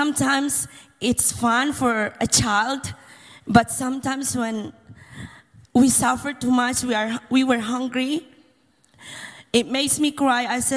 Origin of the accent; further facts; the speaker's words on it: Philippines; now in United Kingdom; as I'm married now, and I'm from the Philippines, living in the UK, and I'm a British too.